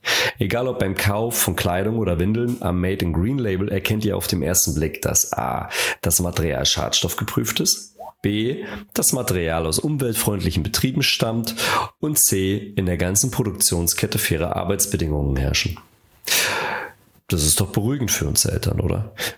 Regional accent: Hamburg, Germany; Und das sind wir Hamburger

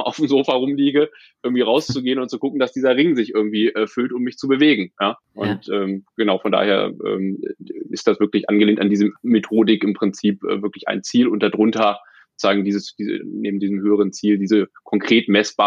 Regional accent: Lower Saxony, Germany; Ich komme aus der Nähe von Hannover.

